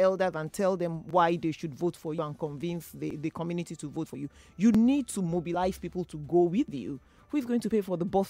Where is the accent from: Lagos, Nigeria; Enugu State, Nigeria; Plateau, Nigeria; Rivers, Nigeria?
Lagos, Nigeria; I'm from Lagos and I stay in Surulere.